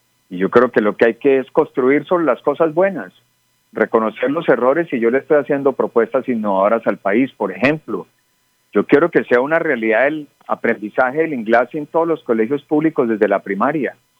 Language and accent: Spanish; Pensilvania, Caldas, Colombia; desde alcalde y concejal de mi pueblo, Pensilvania Caldas